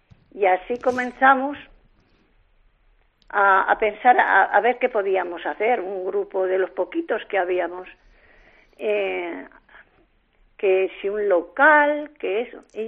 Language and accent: Spanish; Mata de Cuéllar, Castile and León, Spain; born there; nací en Mata de Cuéllar el 1 de noviembre de 1948. Voy a hacer 71 años dentro de poquito.